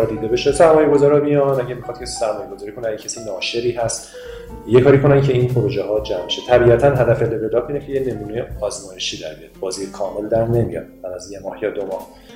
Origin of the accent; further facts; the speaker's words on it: Iran; همیشه به عنوان یه ایرانی هم خب حسرت اینو میخوردیم که چرا ما ایرانی ها بازی جدی خوب نداریم دیگه